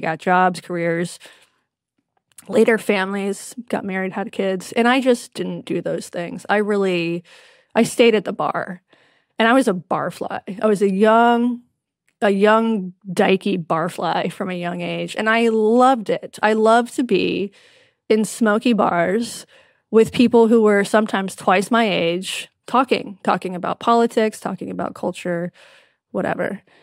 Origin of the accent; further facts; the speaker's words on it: North Carolina, United States; You know, this was growing up in Western North Carolina.